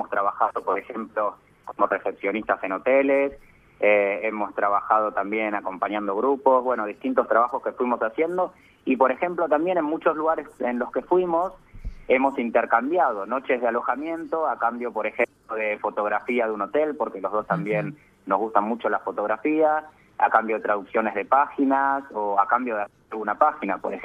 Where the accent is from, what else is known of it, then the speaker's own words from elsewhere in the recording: Buenos Aires, Argentina; moved away as an adult; now in New Zealand; Nosotros somos los dos de Buenos Aires.